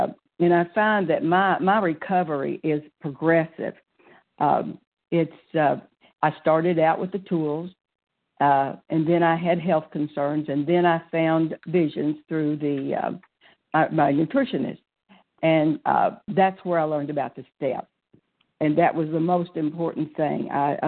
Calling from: Pensacola, Florida, United States; I'm from Pensacola, Florida.

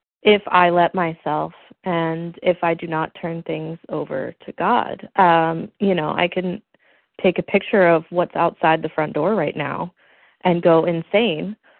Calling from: Los Angeles, California, United States; in California, in Los Angeles.

